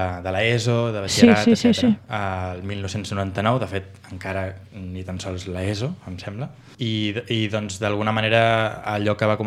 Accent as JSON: {"language": "Catalan", "town": "Barcelona", "region": "Catalonia", "country": "Spain", "said": "per a nosaltres tres que som de Barcelona"}